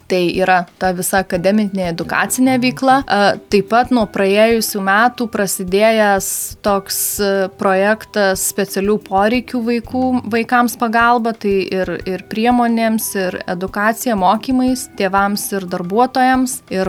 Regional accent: Alytus, Alytus County, Lithuania; Alytus yra mano gimtasis miestas, tai yra miestas, kurį labiausiai myliu

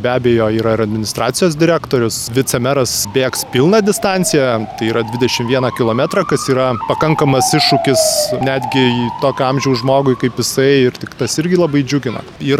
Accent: Alytus County, Lithuania; o mesgi esam dzūkai, taigi parodykim, kokie mes esam miesto svečiams

